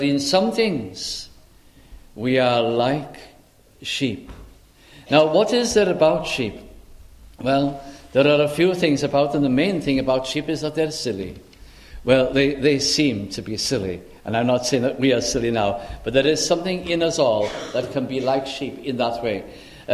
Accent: Manchester, North West England, United Kingdom; I was brought up in Manchester, and how could I be interested in sheep, really?

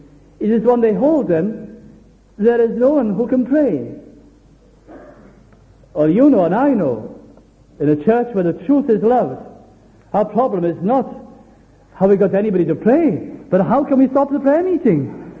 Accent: Wales, United Kingdom; And that I'm Welsh, you see.

